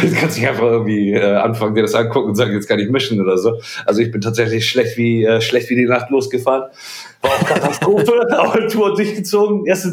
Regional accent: Bremen, Germany; Aus Bremen.

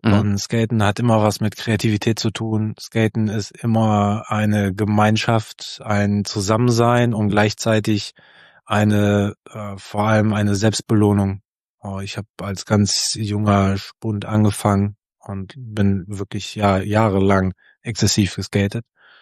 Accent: Solingen, North Rhine-Westphalia, Germany; now in Cologne, Germany; war damals in Solingen, wo ich groß geworden bin

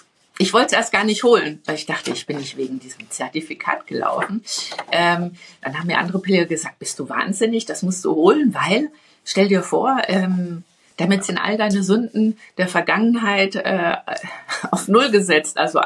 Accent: Bavaria, Germany; Also ich bin jetzt Katholikin, ich bin im Bayerischen Wald groß geworden mit dem Glauben. Ich praktiziere ihn für mich.

